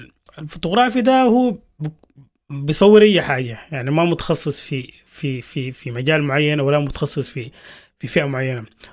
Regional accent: Sudan; نحن طبعا كسودانيين يعني عندنا العاطفه اكثر حاجه يعني.

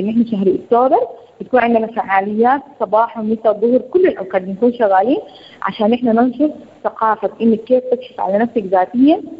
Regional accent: Sudan; عشان كده نحن سنويا عندنا في السودان مجموعة من المبادرات والمنظمات

